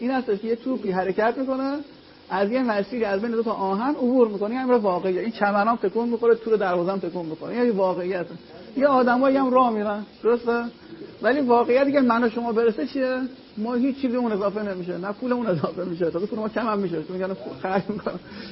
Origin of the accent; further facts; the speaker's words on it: Iran; تو من ایرانی ام، اینا هم ایرانی ان دیگه